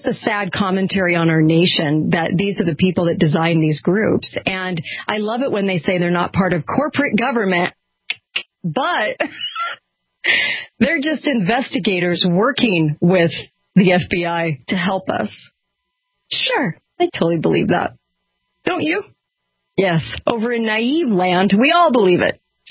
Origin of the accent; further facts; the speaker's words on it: California, United States; I grew up in California.